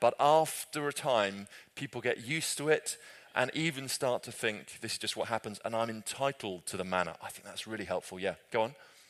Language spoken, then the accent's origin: English; United Kingdom; as British people we are particularly good